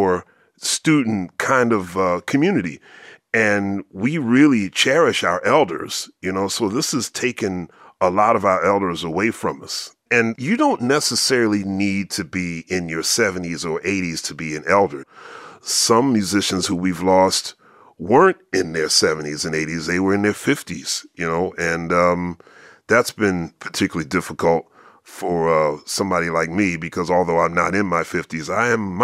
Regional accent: Philadelphia, Pennsylvania, United States; We were both born and raised in Philadelphia, and when I was coming up in high school, Wallace was one of the premier trumpeters in jazz

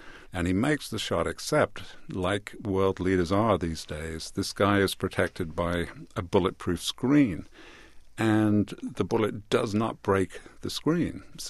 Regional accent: England, United Kingdom; I'm English, but my dad was Irish

